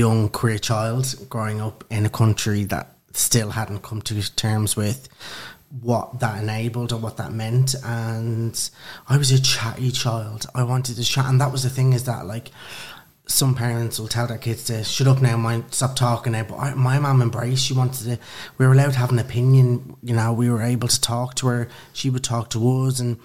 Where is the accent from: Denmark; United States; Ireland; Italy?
Ireland; Dublin, Leinster; moved away as an adult; now in London, United Kingdom; I'm originally from Dublin, Kilmana and Lucan.